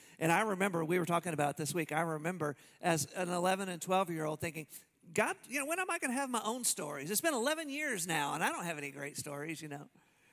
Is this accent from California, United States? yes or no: no; Tulsa, Oklahoma, United States; My dad was a pastor, we grew up in Tulsa, Oklahoma, and he worked at the same church for 40 years.